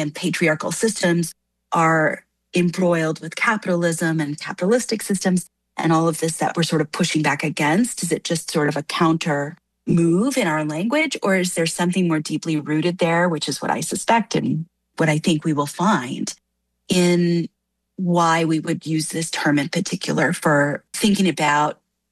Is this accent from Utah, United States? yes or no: no; Minneapolis, Minnesota, United States; born or raised there